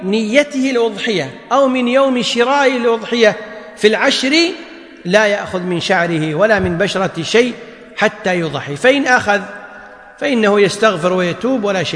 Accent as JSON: {"language": "Arabic", "country": "Kuwait", "said": "يسميها عندنا بالكويت مقاطع"}